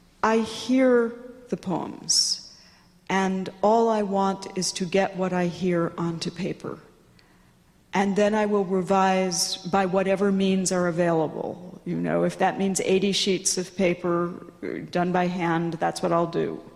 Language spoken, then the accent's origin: English; New York City, New York, United States; I was a child growing up in New York City reading, you know, nature poetry from Japan